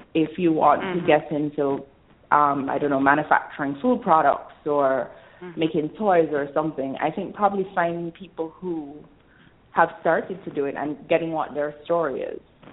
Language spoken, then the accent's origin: English; Jamaica; Well, I am Jamaican